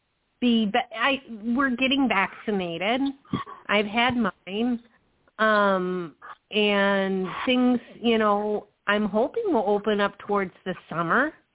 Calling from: Wisconsin, United States; I'm from Wisconsin.

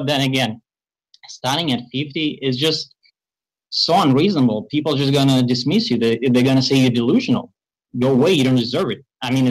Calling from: Russia; Calling from Russia.

